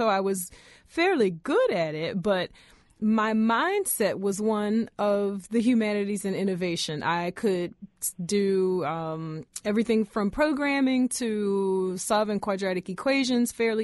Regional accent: England, United Kingdom; I think all of my responses, Barbara, are based on my own background as an English person.

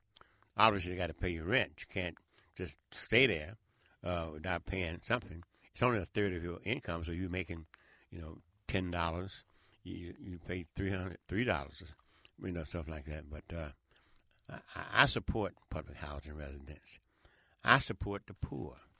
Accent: Memphis, Tennessee, United States; When I was growing up in Memphis, there were about 5 or 6 things that black folks could do.

